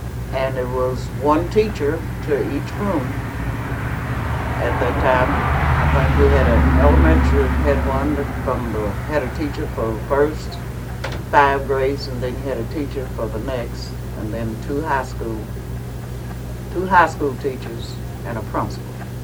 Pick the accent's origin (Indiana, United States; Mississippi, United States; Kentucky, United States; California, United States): Kentucky, United States; Columbia; born there; I was born in Adair County, Kentucky, Columbia.